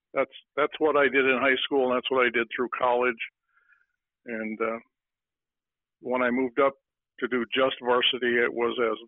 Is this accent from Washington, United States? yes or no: no; Pipestone, Minnesota, United States; I grew up in Pipestone, Minnesota, and graduated from Pipestone.